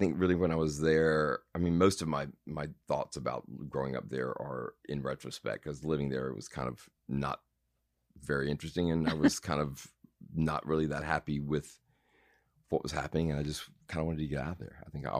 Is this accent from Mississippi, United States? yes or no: yes; Madison, Mississippi, United States; also born or lived in Jackson; now in New York, United States; I'm from Mississippi. I was born in Jackson, and then we moved out to a suburb of Jackson, Madison, when I was probably in the third grade, and kind of lived there until I ran off to New York.